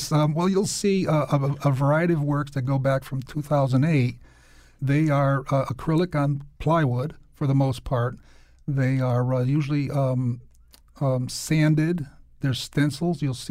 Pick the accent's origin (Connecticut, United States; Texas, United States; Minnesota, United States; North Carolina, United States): Connecticut, United States; New Britain; also born or lived in Hartford; Yeah, I was actually born in Hartford, but then immediately we moved to New Britain, and I'm from a family of 10, and I was the second born, and mom was Irish American, dad was Lithuanian American